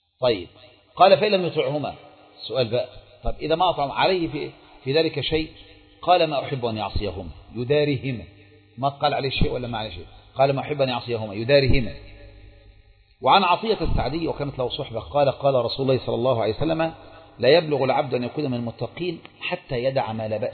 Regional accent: Egypt; لو هو بقى الشيخ عندنا في مصر طبعا مش هنسيبه

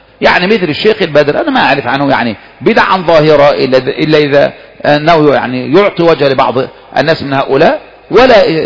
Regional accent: Egypt; نحن من أهل مصر

